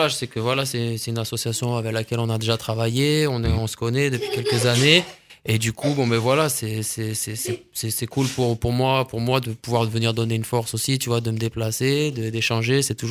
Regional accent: Sainte-Foy-d'Aigrefeuille, Occitanie, France; nous on est du Lauragais plus, tu vois moi je viens de Sainte-Foy-des-Grefeuilles.

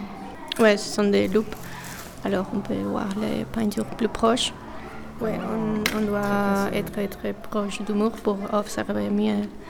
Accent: north, Spain; Et je viens du nord de l'Espagne et je fais un stage d'Erasmus ici à l'INP.

